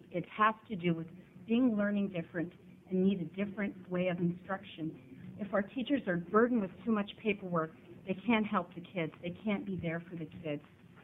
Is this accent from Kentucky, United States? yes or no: no; Wilsonville, Oregon, United States; I'm from Wilsonville.